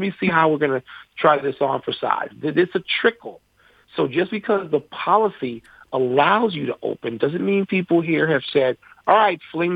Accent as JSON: {"language": "English", "town": "Chicago", "region": "Illinois", "country": "United States", "said": "and particularly as a Chicagoan and as someone who grew up a Bulls fan"}